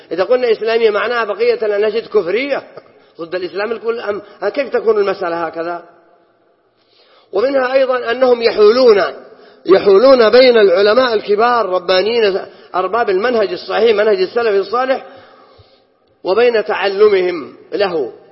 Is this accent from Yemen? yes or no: no; Saudi Arabia; هل عندنا في السعودية كفار؟ ما عندنا، كلنا موحدين مسلمين